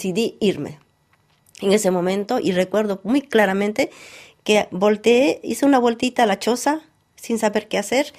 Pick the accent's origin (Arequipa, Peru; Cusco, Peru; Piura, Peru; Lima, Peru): Cusco, Peru; Espinar; Y al día siguiente mi padre llegó y me llevó de vuelta a Espinar, a mi pueblo, y ahí comencé a estudiar de nuevo.